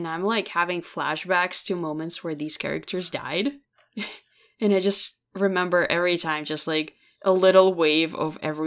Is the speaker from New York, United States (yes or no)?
yes; New York, United States; We're from New York is what I meant to say.